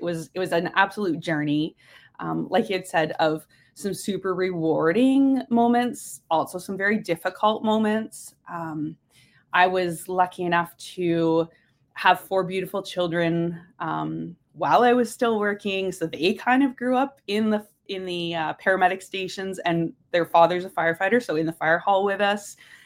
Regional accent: Ontario, Canada; Growing up in Simcoe County, I was lucky enough to live like right next to the ski hill.

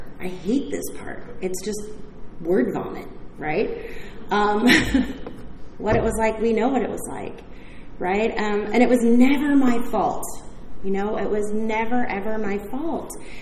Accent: California, United States; I'm from Orange County, so just to disclose, the laws changed in Orange County

